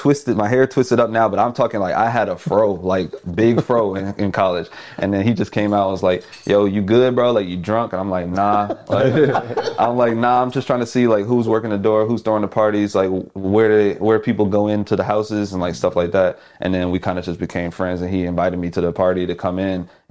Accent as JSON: {"language": "English", "town": "Houston", "region": "Texas", "country": "United States", "said": "Yeah, so back home, I'm from Houston."}